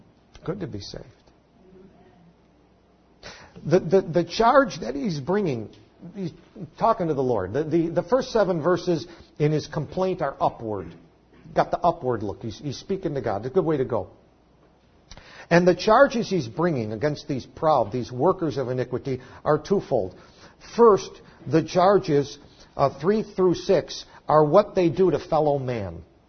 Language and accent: English; United States; We don't understand it. We're American Christians. We have no idea what persecution is.